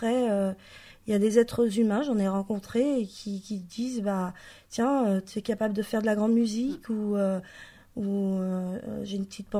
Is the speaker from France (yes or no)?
yes; Champfleury, France; Moi, je ne suis pas de Champaret, par contre, je suis de Champfleury.